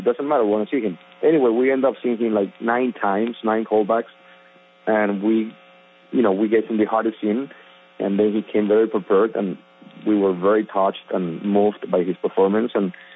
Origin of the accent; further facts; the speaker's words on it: Mexico; also born or lived in Mexico City; now in Los Angeles, United States; helped me to eventually leave my town, my hometown, to Mexico City, and then eventually to Los Angeles